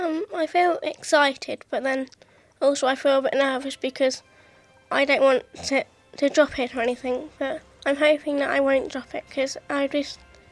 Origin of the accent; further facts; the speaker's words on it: South East England, United Kingdom; I am 15 years old. I'm from Wimford on the Isle of Wight